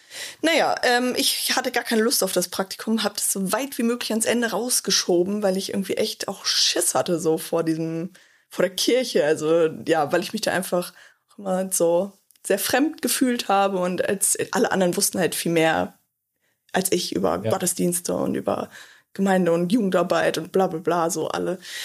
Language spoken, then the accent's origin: German; Braunschweig, Lower Saxony, Germany; In Braunschweig, wo ich herkomme, ist das so ein Ding einfach.